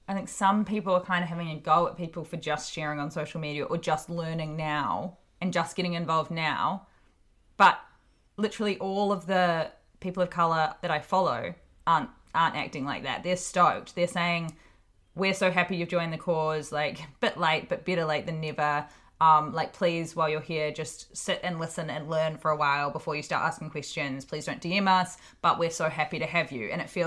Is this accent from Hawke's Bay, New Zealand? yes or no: yes; Hawke's Bay, New Zealand; so I'm from Hawke's Bay in New Zealand. For those of you who live in Australia and otherwise, it's like a little kind of wine country town on the east coast of New Zealand. It's really beautiful, really hilly, and vineyards everywhere.